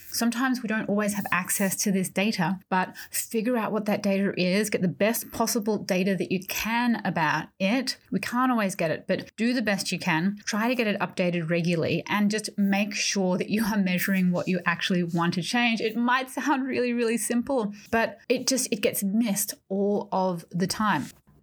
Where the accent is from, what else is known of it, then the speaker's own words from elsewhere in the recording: Australia; If you are back in my hometown of Australia, yeah, it's a country, but it's kind of also a town.